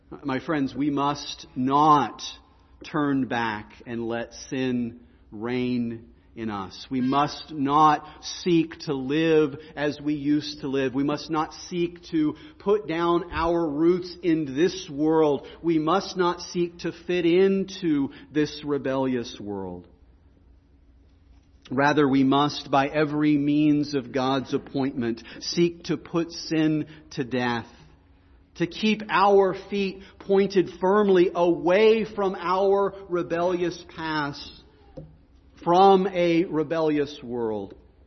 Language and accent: English; Texas, United States; Again, I mean, I'm from Texas.